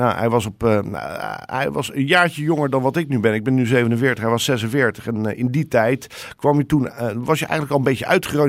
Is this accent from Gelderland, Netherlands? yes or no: no; Leiden, South Holland, Netherlands; ik ben geboren in Leiden. Daar een gedeelte van mijn jeugd doorgebracht. En ik heb mijn middelbare schooltijd heb ik daar doorgebracht.